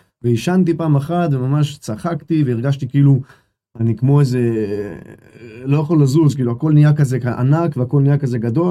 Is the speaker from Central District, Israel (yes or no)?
no; Bnei Brak, Tel Aviv District, Israel; also born or lived in Golan Heights / Beitar Illit; גדלתי בשכונה בפרדס קץ, בבני ברק, שם זה שכונה קצת בעייתית